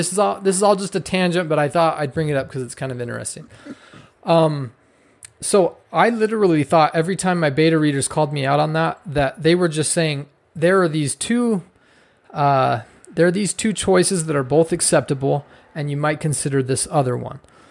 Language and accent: English; Scotland, United Kingdom; like I'm Scottish. And so when I heard that, I was like, oh, it's part of my heritage.